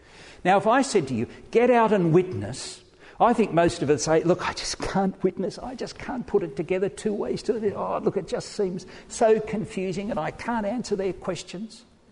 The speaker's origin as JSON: {"language": "English", "region": "England", "country": "United Kingdom", "said": "In our culture, we're very English. We don't open conversations."}